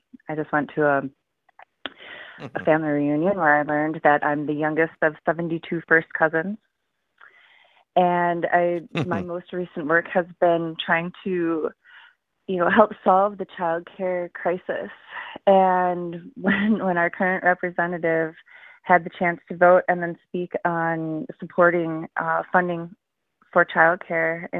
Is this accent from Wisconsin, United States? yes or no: yes; Merrill, Wisconsin, United States; born or raised there; also born or lived in Wausau, United States